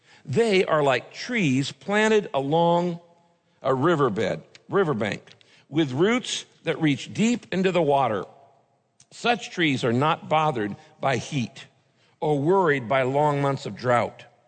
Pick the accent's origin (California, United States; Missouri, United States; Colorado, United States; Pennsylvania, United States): California, United States; Redwood Valley; I grew up in the Redwoods in Northern California. I grew up in a little town called Redwood Valley, not Redwood City, Redwood Valley, way up in the northern part of the state.